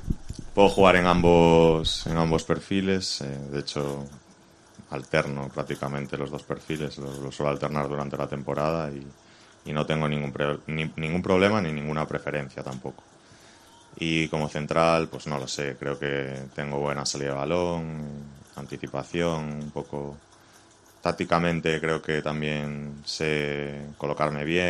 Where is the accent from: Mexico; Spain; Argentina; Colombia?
Spain; A Coruña, Galicia; Me he preparado con un entrenador personal en La Coruña, de donde yo soy